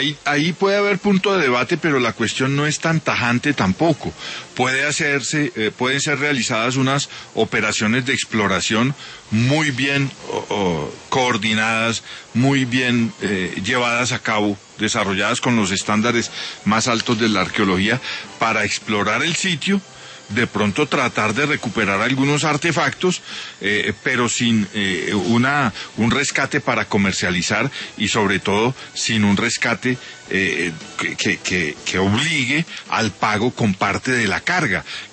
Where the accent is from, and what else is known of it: Colombia